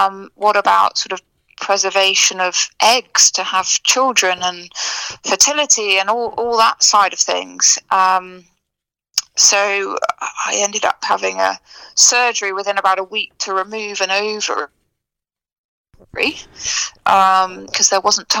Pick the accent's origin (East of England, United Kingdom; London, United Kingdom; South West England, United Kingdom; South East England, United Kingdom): South East England, United Kingdom; Oxford; luckily I was from Oxford. So, you know, if there was any luck involved there, I was quite lucky that I had family in Oxford.